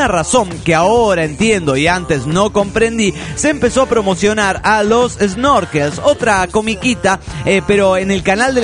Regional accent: Venezuela; a mediados de los 80, los pitufos eran una sensación en mi país, Venezuela.

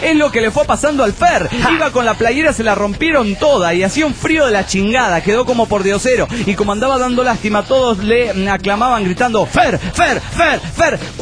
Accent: Carichí, Chihuahua, Mexico; Ya que íbamos hasta Huachochi y desde mi pueblo, Carichi, eran como 8 horas de viaje

